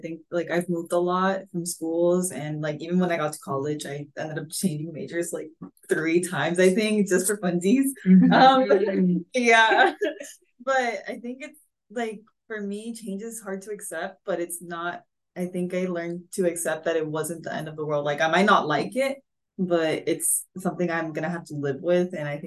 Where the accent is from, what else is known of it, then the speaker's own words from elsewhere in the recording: Merced, California, United States; my hometown is currently in Merced, California.